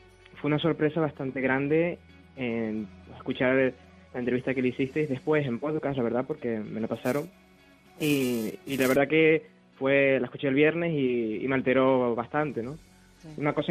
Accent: Canary Islands, Spain; accent: Canarian; Sí, yo soy canario, no, soy canario, vale. De Tenerife.

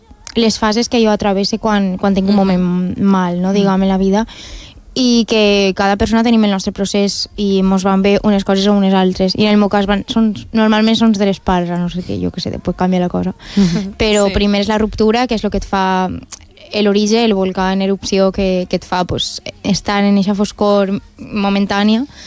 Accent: Oliva, Valencian Community, Spain; I després en Oliva, que és el meu poble, allí no n'hi ha una tradició folclòrica a nivell cantat arraigada.

